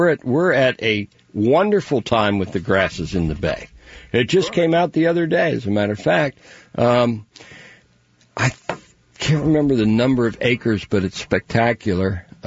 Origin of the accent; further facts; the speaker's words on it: Altoona, Pennsylvania, United States; I grew up in Pennsylvania, Altoona, Pennsylvania.